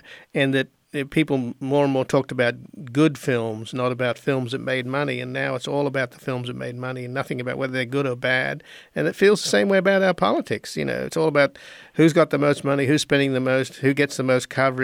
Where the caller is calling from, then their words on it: Hollywood, California, United States; since I'm calling you from Hollywood